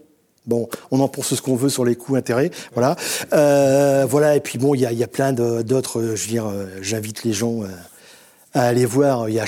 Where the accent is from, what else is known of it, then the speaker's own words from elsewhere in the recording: Boulogne-sur-Mer, Hauts-de-France, France; je suis originaire de Boulogne-sur-Mer